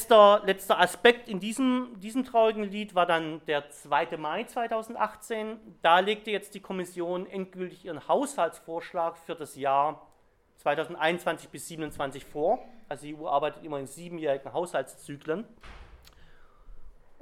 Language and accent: German; Baden-Württemberg, Germany; Ich komme ja aus Schwaben